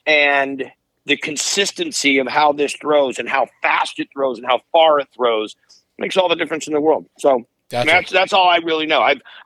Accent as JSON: {"language": "English", "town": "Ferndale", "region": "California", "country": "United States", "tie": "born or raised there", "said": "That was filmed in my hometown of Ferndale."}